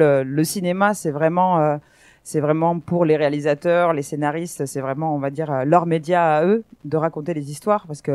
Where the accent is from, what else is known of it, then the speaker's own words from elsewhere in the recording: Toulouse, Occitanie, France; Je suis toulousaine, comme vous pourrez l'entendre parfois, mon accent qui déraille.